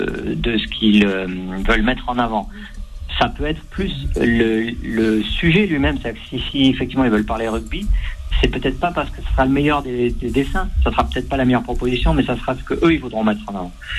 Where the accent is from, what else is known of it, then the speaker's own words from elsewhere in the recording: Nice, Provence-Alpes-Côte d'Azur, France; Je supporte l'OGC Nice en tant que niçois.